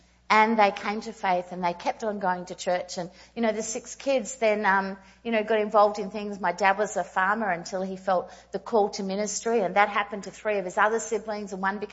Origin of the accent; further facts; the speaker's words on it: Brisbane, Queensland, Australia; born there; I was born in Brisbane in a place called Kalanga.